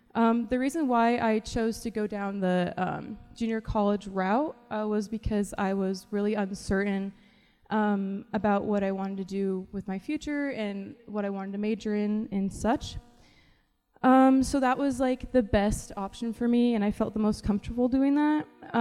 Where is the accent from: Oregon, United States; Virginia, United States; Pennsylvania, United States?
Oregon, United States; now in York, United States; I am a junior transfer here at York University. I am from Oregon, obviously, so that's like a long ways from York, Nebraska.